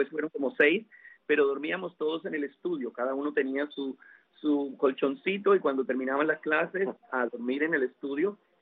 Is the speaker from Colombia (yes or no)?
yes; Colombia; now in Miami, United States; yo soy colombiano, pero igual llevo 30 años en Miami, un poco más de 30 años viviendo aquí en Miami.